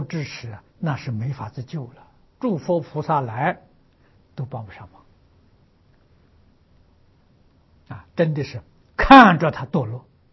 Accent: China; 支持就是我们中国人俗话常讲有良心的

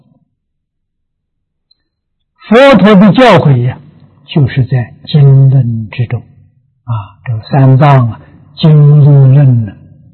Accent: China; 我们中国人讲没有成见

